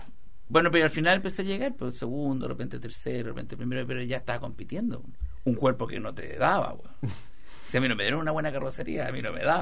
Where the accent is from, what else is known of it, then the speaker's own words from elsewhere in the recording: Osorno, Los Lagos, Chile; Yo me acuerdo cuando corría, sí, ponte tú, de chico cross country en Osorno, a la afuera de Santiago. A la afuera de Osorno.